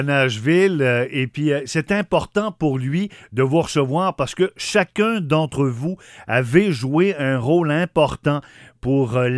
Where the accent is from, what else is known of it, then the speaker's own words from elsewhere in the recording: Quebec, Canada; l'histoire du hockey chez nous en Mauricie.